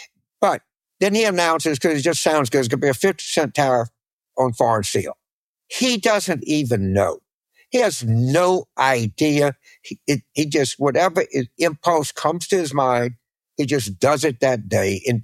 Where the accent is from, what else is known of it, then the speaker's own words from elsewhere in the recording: Leavenworth, Kansas, United States; I'm from Leavenworth.